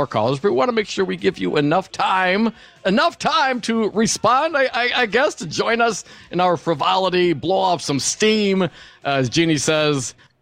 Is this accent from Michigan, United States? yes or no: yes; Livonia, Michigan, United States; born there; Love, love, love to be back in my old stomping grounds. You know, I was born in Livonia, Andrew, so I got love for the D-Town.